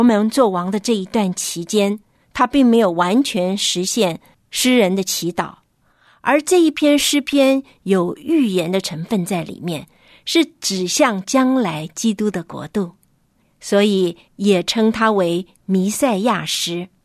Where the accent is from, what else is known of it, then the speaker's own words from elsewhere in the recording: China; 中庸之道是我们中国人常常都在谈的